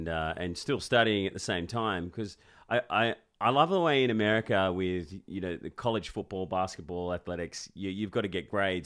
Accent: Sydney, New South Wales, Australia; I grew up in Sydney

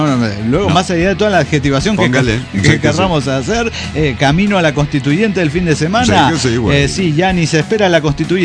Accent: Mexico; en mi país, en México

